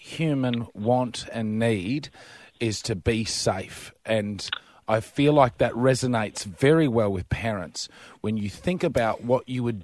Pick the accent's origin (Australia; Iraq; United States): Australia; I'm in the fortunate position of being an Australian citizen where everything's pretty cool and taken care of for me.